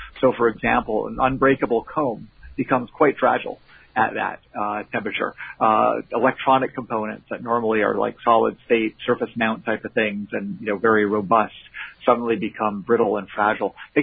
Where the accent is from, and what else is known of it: Port Washington, New York, United States; born or raised there; moved away; also born or lived in Montreal, Canada